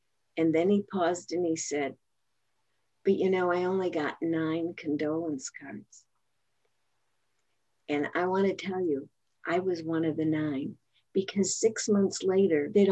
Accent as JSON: {"language": "English", "town": "Chicago", "region": "Illinois", "country": "United States", "lives_now": "Marin County, United States", "said": "I'm originally from Chicago. I live in Marin County outside of San Francisco."}